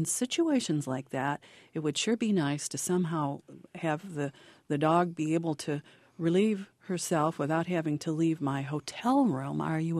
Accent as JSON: {"language": "English", "town": "Gifford", "region": "Illinois", "country": "United States", "tie": "born or raised there", "said": "I listen to WILL because I grew up in Gifford, Illinois, and attended the U of I."}